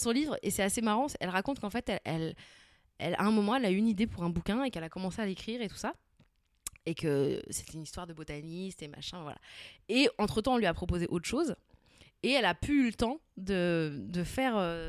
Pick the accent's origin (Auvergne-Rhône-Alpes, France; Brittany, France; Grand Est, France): Brittany, France; je suis allée fêter mon anniversaire avec Sophie-Marie Laroui chez moi, en Bretagne.